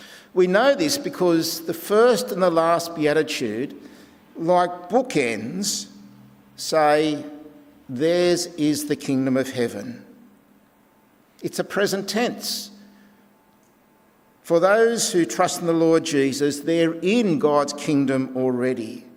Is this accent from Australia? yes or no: yes; Australia; they knew that because I was from Australia